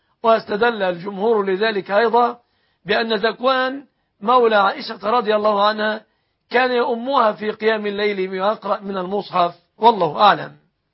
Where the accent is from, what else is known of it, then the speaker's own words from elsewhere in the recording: Egypt; أن يحفظ بلادنا مصر آمنة مطمئنة